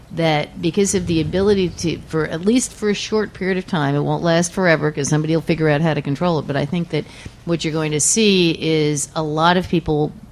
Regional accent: New Hampshire, United States; I come from New Hampshire. There's not a whole lot of people, I mean, in the neighborhood.

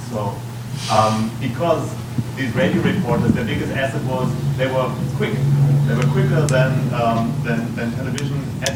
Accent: Hamburg, Germany; I'm from Hamburg in lovely Germany

